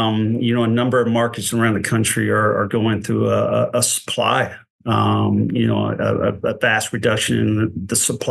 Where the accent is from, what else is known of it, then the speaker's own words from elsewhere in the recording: Oklahoma, United States; Now, I came from Oklahoma, and I thought it was the worst thing I'd ever seen.